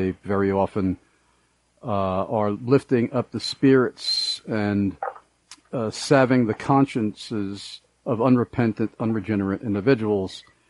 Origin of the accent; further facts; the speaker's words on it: New York, United States; when he found out that I was from New York, where I originally lived for the majority of my life